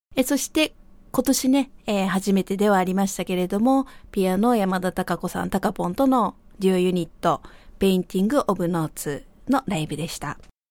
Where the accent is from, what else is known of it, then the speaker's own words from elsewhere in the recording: Kobe, Hyogo, Japan; 私が神戸出身なんですけれども